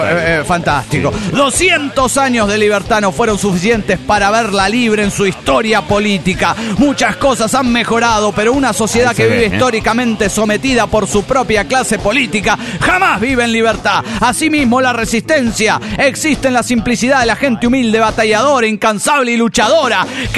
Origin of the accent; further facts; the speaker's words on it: Guadalajara, Jalisco, Mexico; de Guadalajara.